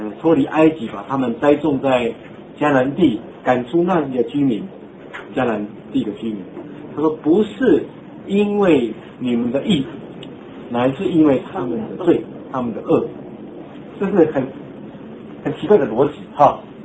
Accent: Taiwan; 你喜欢那种我们台湾话说你讲硬的这种得救吗？

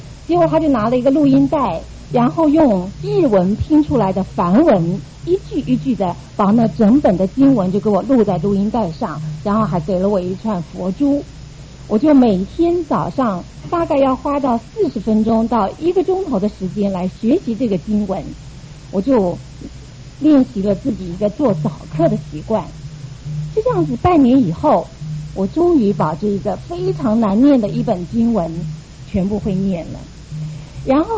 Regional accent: Tainan, Taiwan; born there; 我是出生在一个军人子弟的家庭，我们家有兄弟姐妹七个，我是在台南出生的。我们的家庭呢，就是一个民间信仰的一个家庭。

